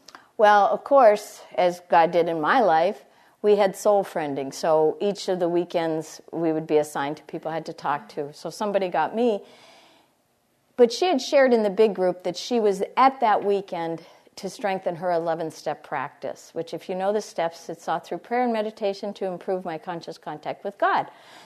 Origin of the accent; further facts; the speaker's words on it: Ireland; and I'm Irish.